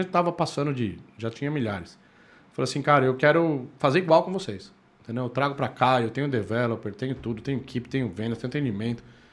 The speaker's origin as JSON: {"language": "Portuguese", "country": "Brazil", "said": "cara, eu sou do Brasil, assim, essa área."}